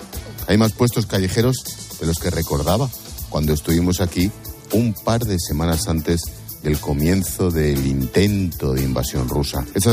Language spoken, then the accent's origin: Spanish; Madrid, Community of Madrid, Spain; somos de Cuatro Caminos.